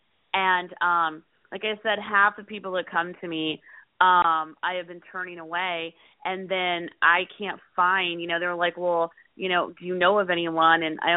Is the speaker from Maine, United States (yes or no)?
no; Nebraska, United States; I've been an entrepreneur my whole life, and I'm from Nebraska.